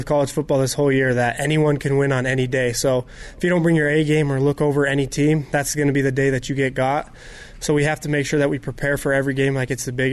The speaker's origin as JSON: {"language": "English", "town": "Kearns", "region": "Utah", "country": "United States", "tie": "born or raised there", "said": "Like you said, growing up in Kearns, I've always watched the rivalry year in, year out"}